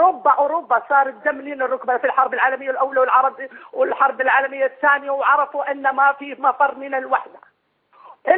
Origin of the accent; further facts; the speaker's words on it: Morocco; وكان له شعبية كبيرة عندنا في المغرب، والحمد لله أن المغاربة من طنجة إلى القويرة، من شمالها إلى جنوبها